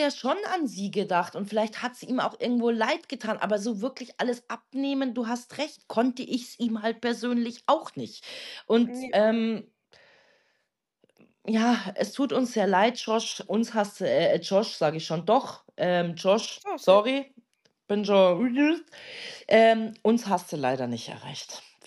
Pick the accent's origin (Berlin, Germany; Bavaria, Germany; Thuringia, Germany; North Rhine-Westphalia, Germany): Bavaria, Germany; Munich; Also ich meine, wir kommen ja auch aus München